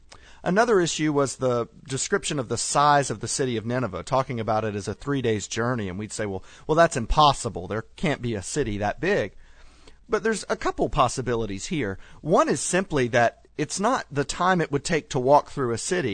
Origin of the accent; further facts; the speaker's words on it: Atlanta, Georgia, United States; born there; no, I was born in Atlanta, in the city proper.